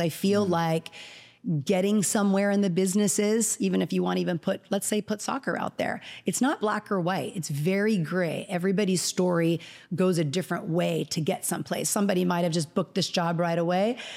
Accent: California, United States; being that I grew up in Orange County and the business was 45 minutes away.

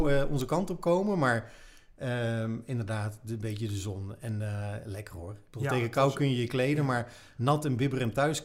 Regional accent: Utrecht, Netherlands; Want wij komen uit Utrecht.

